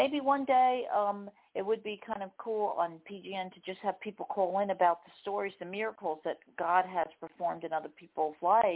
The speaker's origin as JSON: {"language": "English", "region": "New Jersey", "country": "United States", "said": "I'm from New Jersey."}